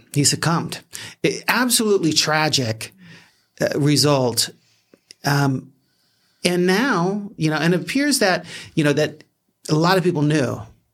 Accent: Gilbert, Arizona, United States; there's a story in my hometown, Gilbert, Arizona.

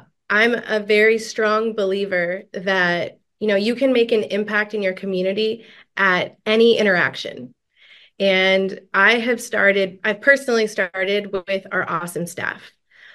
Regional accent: Georgia, United States; And being in Gwinnett, I'm from Gwinnett. I grew up in Gwinnett. Gwinnett has one of the highest populations of Hispanics in Georgia.

